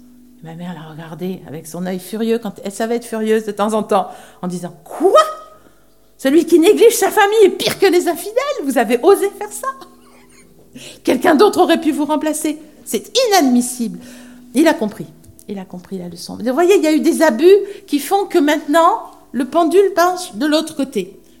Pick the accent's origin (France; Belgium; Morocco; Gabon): France; Rouen, Normandy; puisque moi, je viens de Rouen